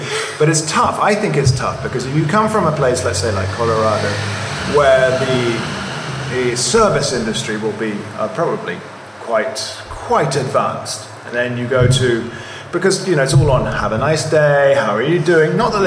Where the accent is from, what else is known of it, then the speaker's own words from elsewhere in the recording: London, United Kingdom; But not saying that as a Londoner, but for Colombians.